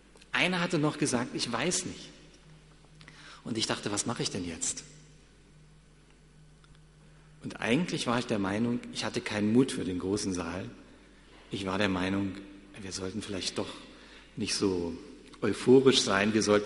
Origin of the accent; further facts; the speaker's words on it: East Germany, Germany; ich bin in Ostdeutschland groß geworden und bin in Friedensau dort zur Predigerausbildung gewesen.